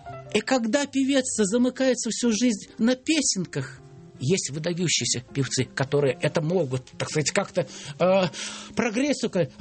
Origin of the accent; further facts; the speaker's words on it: Bryansk Oblast, Russia; первый раз я приехал из Брянской деревни в ТМИ, эстрадная мастерская